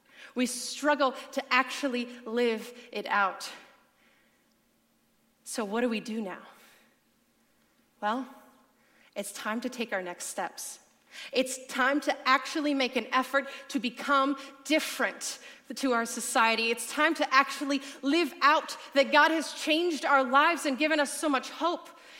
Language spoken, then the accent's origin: English; Sacramento, California, United States; I'm from Sacramento, and you're like, oh, I was thinking you're going to be somewhere that normally has hurricane winds. No, I'm from Sacramento.